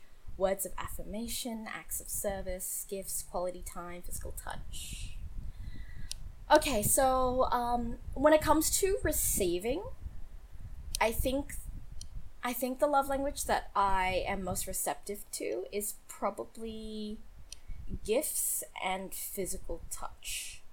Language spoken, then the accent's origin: English; Australia; I don't know if you can tell by my accent or anything, but I am Australian, and it is hot as all fucking hell in Australia right now.